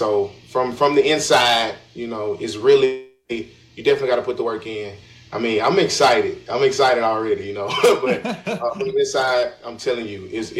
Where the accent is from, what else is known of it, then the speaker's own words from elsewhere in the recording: Mississippi, United States; And I wouldn't trade my home state for the world. I kid you not. I love Mississippi.